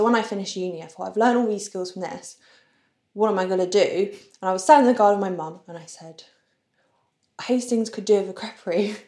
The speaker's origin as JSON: {"language": "English", "region": "Occitania", "country": "France", "said": "In very near Toulouse."}